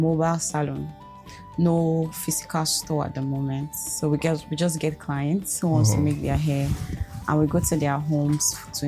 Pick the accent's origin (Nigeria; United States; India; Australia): Nigeria; Benin City, Edo; I'm from Benin, Edo State, Nigeria.